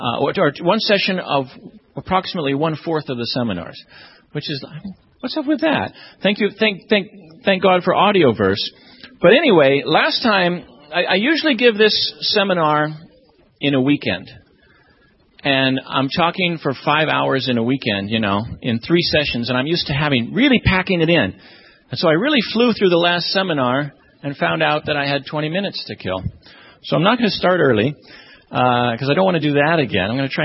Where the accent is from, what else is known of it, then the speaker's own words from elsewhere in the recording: Maine, United States; also born or lived in Loma Linda, United States; I'm from Maine. You know that much.